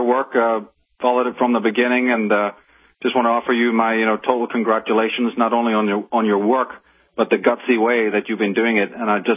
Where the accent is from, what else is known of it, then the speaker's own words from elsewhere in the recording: Belfast, Northern Ireland, United Kingdom; Growing up in Belfast at that time was very difficult because there was a lot of violence and trouble.